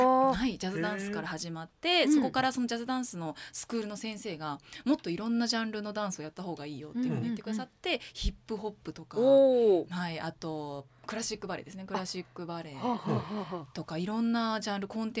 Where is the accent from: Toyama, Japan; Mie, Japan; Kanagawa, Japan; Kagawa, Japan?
Mie, Japan; Iga; also born or lived in Nabari; まあ名張りなんですけど、まあ、育ちっていうか、幼少期に結構ずっと頻繁にいてたのが伊賀市なんですね、うん、上の伊賀上野で